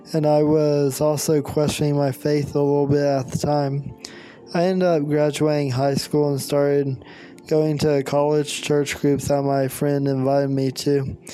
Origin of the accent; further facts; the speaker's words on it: Oklahoma, United States; I'm a college student in Oklahoma and I'm from Oklahoma.